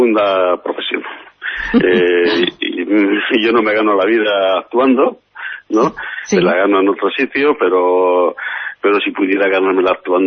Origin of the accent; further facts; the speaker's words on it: Basque Country, Spain; Nos identifica como sociedad y también como pueblo, como vascos.